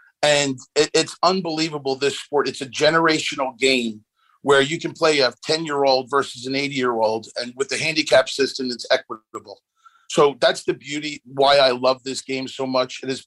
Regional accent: Long Island, New York, United States; I grew up in Long Island at Garden City Country Club as a caddy

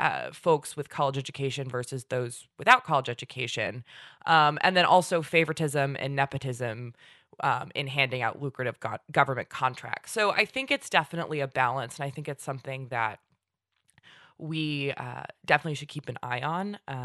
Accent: California, United States; this week's winner is Dianne freaking Feinstein. Holy shit, I am proud of my home state senator.

